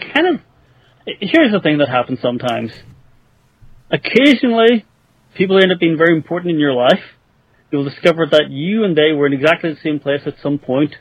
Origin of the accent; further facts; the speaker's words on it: Ireland; I already know a fair bit about simply from being Irish and knowing about my history.